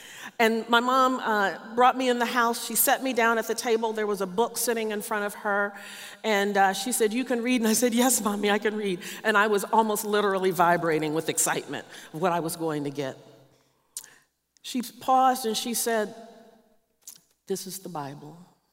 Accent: the South, United States; I grew up in the South. I grew up in one of those old kind of Pentecostal kind of churches.

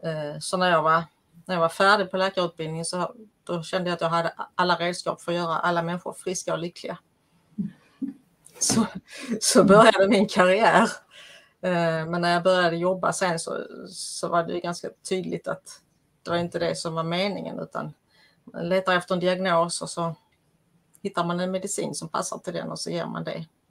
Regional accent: Skåne, Sweden; Jag är ju från Skåne.

